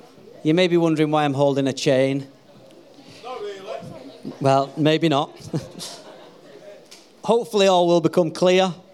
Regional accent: England, United Kingdom; We are British. We are reserved.

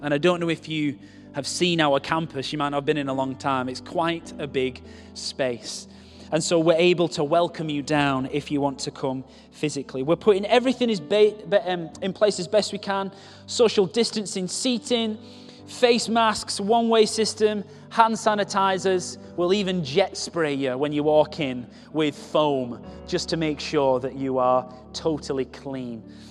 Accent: Wigan, North West England, United Kingdom; It's not just because I'm from Wigan, from TCC.

